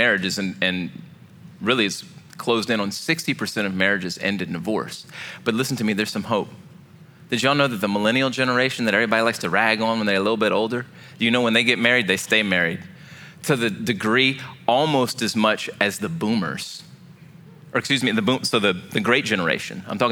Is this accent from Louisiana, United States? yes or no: yes; Louisiana, United States; And if you know anything growing up in Southwest Louisiana, you know this, that alcohol affects some people.